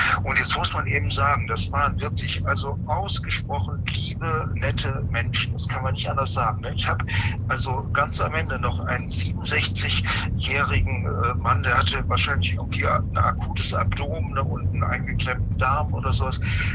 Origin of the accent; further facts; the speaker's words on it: North Rhine-Westphalia, Germany; Ursprünglich komme ich aus NRW, aber ich bin aus Bad Marienberg dorthin gekommen.